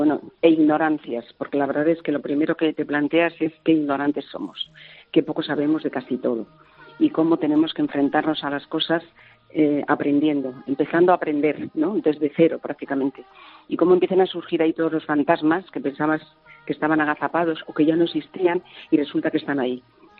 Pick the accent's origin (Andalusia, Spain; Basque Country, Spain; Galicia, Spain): Andalusia, Spain; Seville; also born or lived in Madrid; Yo me crié en el sur, me crié en Sevilla, aunque nací en Madrid, en el barrio de Chamberí, nada menos